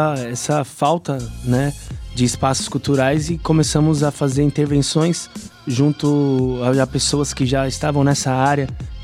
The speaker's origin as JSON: {"language": "Portuguese", "region": "São Paulo", "country": "Brazil", "tie": "born or raised there", "said": "não porque nasci em outra cidade, mas fui criado ali em Heliópolis e muita criminalidade e falta de acesso a um lugar cultural."}